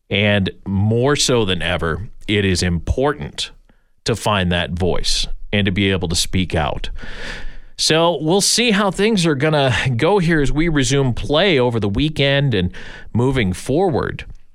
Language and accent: English; United States; again, I'm American, so I talk about our election.